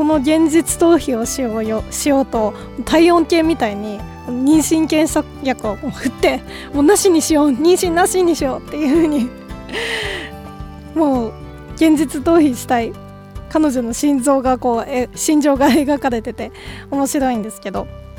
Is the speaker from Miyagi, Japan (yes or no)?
yes; Matsushima, Miyagi, Japan; 私の地元の松島のお話だったんですけど